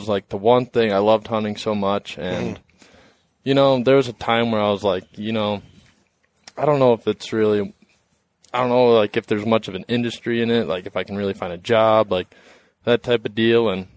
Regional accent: Wisconsin, United States; And, you know, I was from Wisconsin. Only thing I knew was cheese and dairy cows.

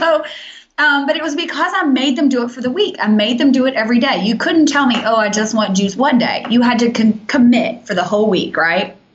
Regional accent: Kentucky, United States; So I came back home. I'm from Kentucky. I live in Lexington.

